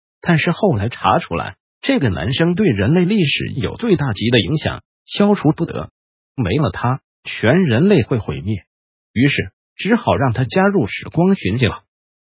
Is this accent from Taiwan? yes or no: yes; Taiwan; 把这种夜店喝挂掉的女生捡回去玩弄的这个事情，我们台湾人称为捡尸。